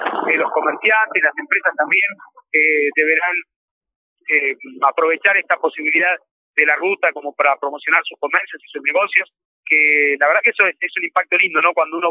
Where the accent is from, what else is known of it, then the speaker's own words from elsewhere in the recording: Ingeniero Jacobacci, Río Negro, Argentina; la quería compartir con toda la gente de mi pueblo